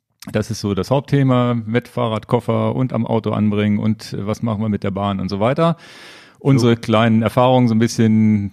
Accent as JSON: {"language": "German", "region": "Lower Saxony", "country": "Germany", "said": "Ich fahre ja so als Niedersachse hier ein Zeitfahrrad"}